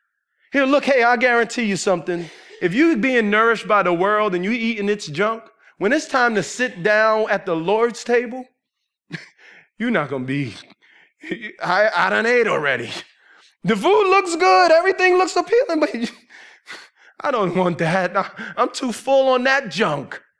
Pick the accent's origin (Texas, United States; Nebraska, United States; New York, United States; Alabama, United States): New York, United States; New York City; I say, since I'm from New York City, we got the best pizza around.